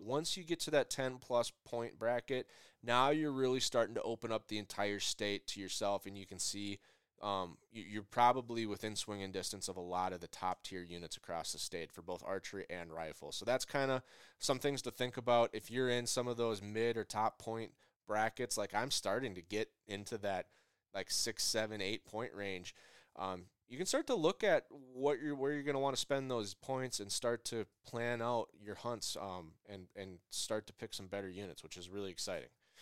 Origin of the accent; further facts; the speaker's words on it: Midwest, United States; I'm a whitetail guy. I'm from the Midwest.